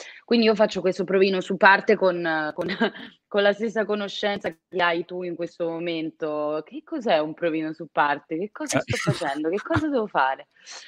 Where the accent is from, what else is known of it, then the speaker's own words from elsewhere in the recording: Bologna, Emilia-Romagna, Italy; avevano aperto dei provini a Bologna, nella mia città natale d'origine